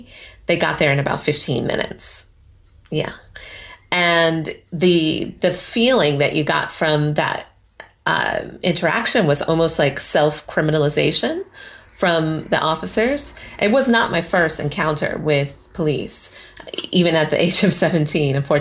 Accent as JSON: {"language": "English", "region": "Colorado", "country": "United States", "tie": "born or raised there", "said": "That was beautiful. Like going skiing, and we did a lot of stuff in the mountains because I was in Girl Scouts."}